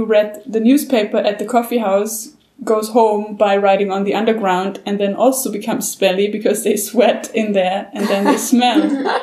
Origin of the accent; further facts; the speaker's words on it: Vienna, Austria; I'm a big city girl. I'm from Vienna.